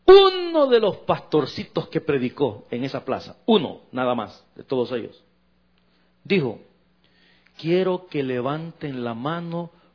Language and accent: Spanish; San Salvador, El Salvador; moved away; Y esto pasó en mi país, en San Salvador, en la ciudad. Hace unos años, ya estábamos nosotros acá, no había llovido por muchos meses en mi país.